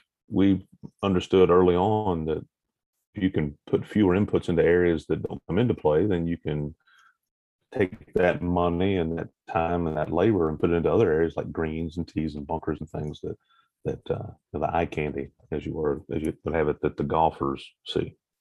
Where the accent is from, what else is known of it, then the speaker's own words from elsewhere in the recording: Indiana, United States; You know, I grew up in Indiana, so I'm still waiting